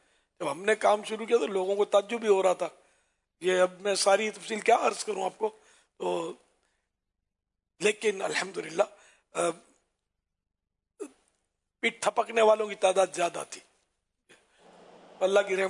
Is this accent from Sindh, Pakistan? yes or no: yes; Karachi, Sindh, Pakistan; born there; ہند سے ہم لوگ ہجرت کر کے ہمارا خاندان آیا, اور میں تو کراچی میں پیدا ہوا. تو گھر میں, جس گھرانے میں آنکھ کھولی وہ علمی گھرانہ نہیں تھا, نہ کوئی پیروں کا گھرانہ تھا, نہ سیدوں کا گھرانہ تھا, میمن گھرانہ بالکل نارمل